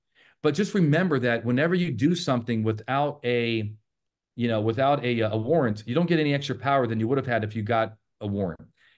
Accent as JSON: {"language": "English", "town": "Las Vegas", "region": "Nevada", "country": "United States", "tie": "born or raised there", "said": "Cause, you know, UNLV, you know, for my hometown, Vegas, they had an active shooter, last week."}